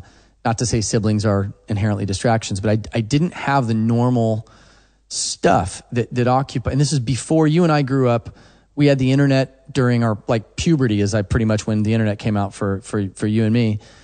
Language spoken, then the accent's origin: English; Oklahoma, United States; Because when you do musical theater in rural Oklahoma in the country